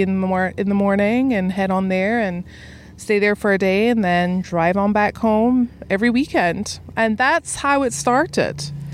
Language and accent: English; Scotland, United Kingdom; moved away as an adult; also born or lived in Italy; now in United States; Yeah, so I grew up in Scotland, only moved to the States almost 10 years ago now.